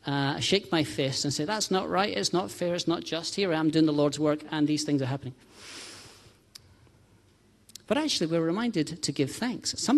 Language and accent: English; Scotland, United Kingdom; accent: Scottish; can detect from the accent that I'm Scottish, from the land of Scotland.